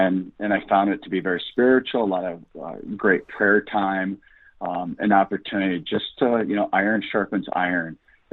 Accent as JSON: {"language": "English", "town": "Sioux Falls", "region": "South Dakota", "country": "United States", "tie": "born or raised there", "said": "I was raised in Sioux Falls, South Dakota, and graduated from O'Gorman Catholic High School in 1989"}